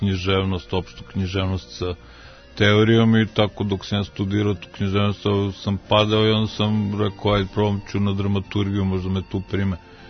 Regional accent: Belgrade, Serbia; ja sam pisac iz Beograda

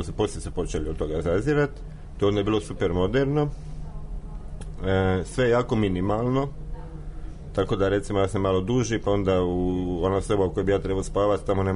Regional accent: Dubrovnik, Dubrovnik-Neretva County, Croatia; Ja sam arhitekt iz Dubrovnika

